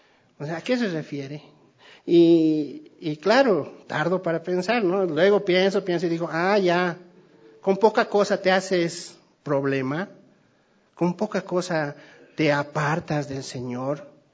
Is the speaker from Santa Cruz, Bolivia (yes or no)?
no; Tarija, Bolivia; born there; Yo soy nacido allá en Villavecia, al sur, cerca de Tarija, entonces también debe ser la influencia.